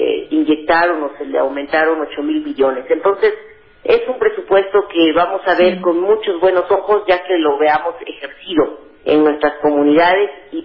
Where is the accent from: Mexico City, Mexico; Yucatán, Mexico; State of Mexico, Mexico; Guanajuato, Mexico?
Mexico City, Mexico; yo soy de la Ciudad de México.